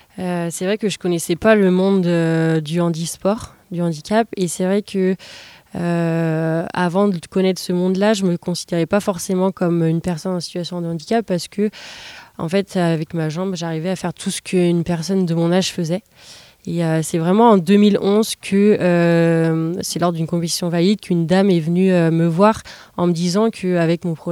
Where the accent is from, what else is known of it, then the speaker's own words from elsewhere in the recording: Pays de la Loire, France; now in Rennes, France; Je suis originaire de la Vendée et je m'entraîne au quotidien en Bretagne, plus précisément à Rennes.